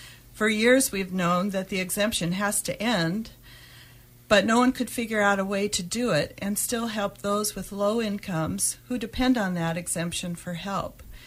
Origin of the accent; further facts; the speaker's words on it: Petersburg, Alaska, United States; I was born and raised here in Petersburg, graduated PHS in 69, moved back in 1980 with my husband, and started Rockies Marine.